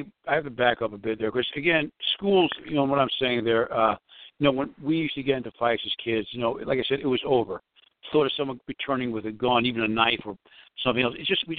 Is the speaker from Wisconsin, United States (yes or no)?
no; New York City, New York, United States; you and I grew up in New York City. Maybe our attitude's a little different, you know, than somewhere else.